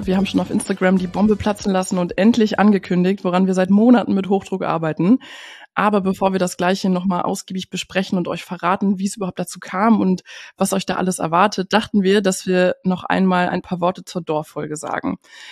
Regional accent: Berlin, Germany; born there; Ich bin in Berlin geboren und ja, wohne ja mittlerweile auch ein bisschen außerhalb.

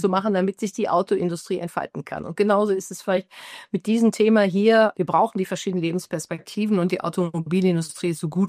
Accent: Rhineland, Germany; Und ich bin Rheinländerin

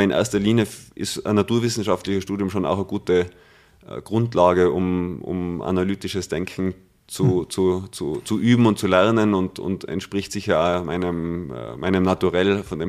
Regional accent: Tyrol, Austria; Das nimmt man als Tiroler vielleicht gar nicht so wahr

